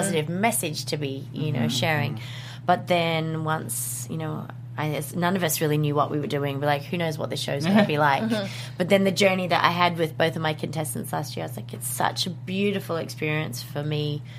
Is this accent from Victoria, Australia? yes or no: yes; Melbourne, Victoria, Australia; I grew up in Melbourne.